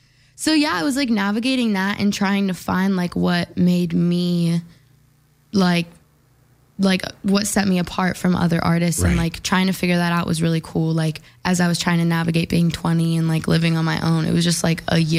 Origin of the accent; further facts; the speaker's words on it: Phoenix, Arizona, United States; growing up in Phoenix, I was doing music like all throughout high school, and I went to performing arts school.